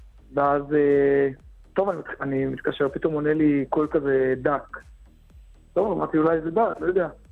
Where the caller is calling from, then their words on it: Jerusalem, Jerusalem District, Israel; אני מרמת שלמה.